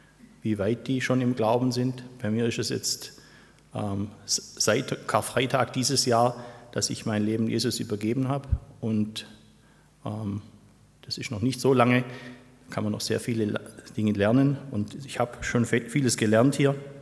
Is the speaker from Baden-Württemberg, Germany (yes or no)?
yes; Gechingen, Baden-Württemberg, Germany; Ich komme aus Gechingen, bin seit 28 Jahren mit meiner Frau Franziska verheiratet, habe zwei erwachsene Kinder